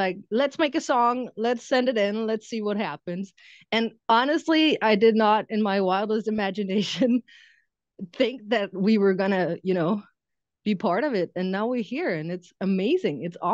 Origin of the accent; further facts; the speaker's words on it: Denmark; I'm from Denmark. My dad's Lebanese. I live in the countryside with my twin boys and my boyfriend